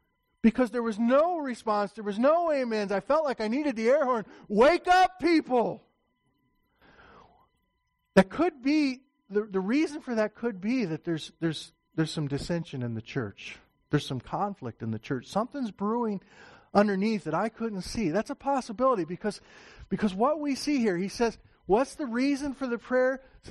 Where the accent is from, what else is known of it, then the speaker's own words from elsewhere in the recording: Indiana, United States; I can remember as a kid growing up in Northeast Indiana